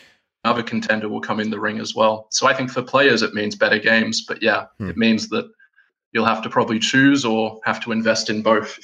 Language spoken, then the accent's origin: English; Australia; now in Helsinki, Finland; I'm sitting here in Helsinki, Finland, despite the fact I'm Aussie. I've lived here for a while.